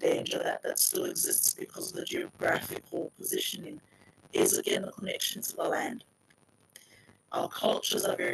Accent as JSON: {"language": "English", "country": "Samoa", "tie": "born or raised there", "said": "One thing I learned growing up in Samoa, which I know is what has been drawn on by our people on that side of the island"}